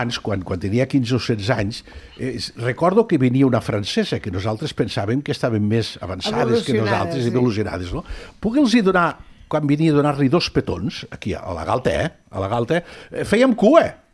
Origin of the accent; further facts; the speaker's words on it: Lleida, Catalonia, Spain; No, però escolta, tu, jo sóc de Lleida, eh? Jo sóc de Lleida.